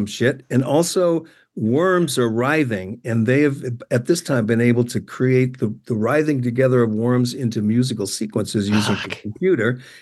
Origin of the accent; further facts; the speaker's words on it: Boston, Massachusetts, United States; I was in a couple of fights, but I come from Boston, but I didn't die.